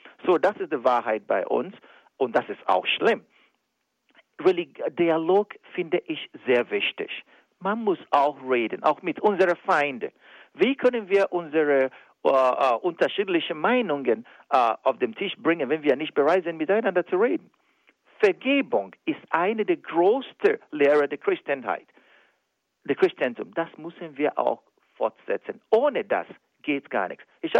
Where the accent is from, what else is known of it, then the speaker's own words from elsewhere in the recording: Nigeria; now in Germany; dass Mädchen immer noch bei uns in Nigeria benachteiligt sind